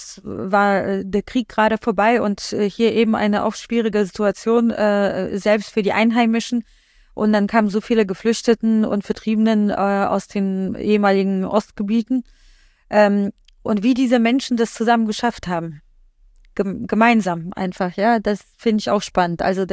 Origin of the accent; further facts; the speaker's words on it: Poland; born there; Und ich komme ja gebürtig aus Polen